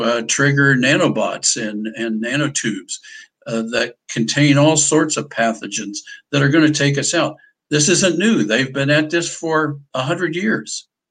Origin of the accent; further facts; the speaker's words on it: United States; And I don't believe as an American, I should put up with it.